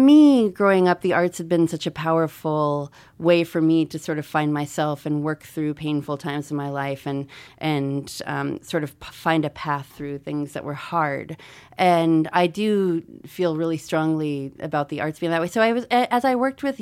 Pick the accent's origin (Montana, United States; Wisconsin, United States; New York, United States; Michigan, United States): Montana, United States; Missoula; also born or lived in Albuquerque; Yeah. I'm from Missoula. I wasn't born here. I was born in a school bus. My parents lived in the school bus. They were traveling the United States, and I was born in Albuquerque, New Mexico.